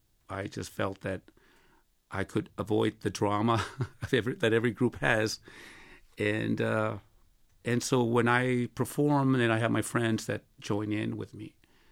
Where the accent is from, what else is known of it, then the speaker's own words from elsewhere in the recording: Nogales, Arizona, United States; now in Tucson, United States; Well, first of all, I grew up in Nogales and just learned how to play guitar.